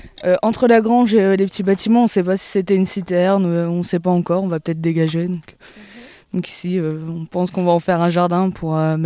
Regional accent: Arras, Hauts-de-France, France; Ah, nous, on vient encore plus au Nord que la Picardie. Hein. Ah. On vient d'Arras

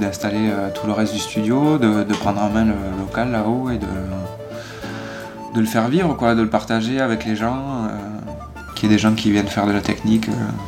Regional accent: Larzac, Occitanie, France; born there; Moi je suis né sur Larzac

